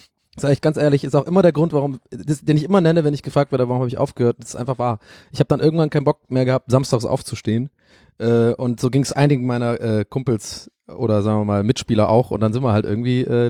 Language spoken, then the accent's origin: German; Ireland; weil ich bin in Irland geboren und da aufgewachsen.